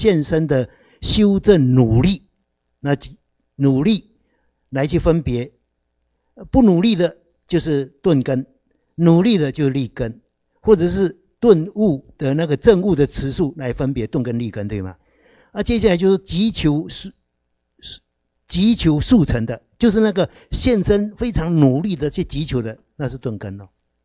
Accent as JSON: {"language": "Chinese", "country": "Taiwan", "said": "我们台湾人不是说那个大只鸡啊"}